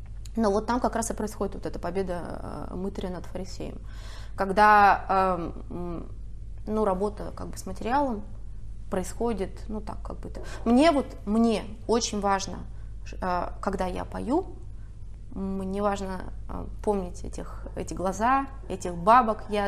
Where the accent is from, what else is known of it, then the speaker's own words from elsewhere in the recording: Siberia, Russia; Но ты же знаешь, я из Сибири.